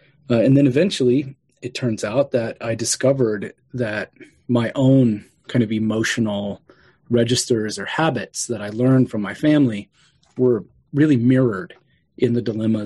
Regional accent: Kansas, United States; moved away as an adult; I'm originally from Western Kansas, but I left in my 20s after I finished my undergraduate degree.

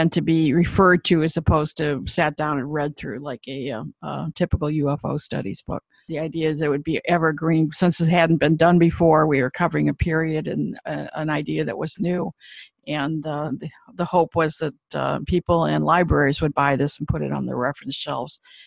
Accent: Cleveland, Ohio, United States; moved away; Yeah, I grew up in Cleveland, Ohio, and back before I moved out of the area, so this was back in about 1975-ish era

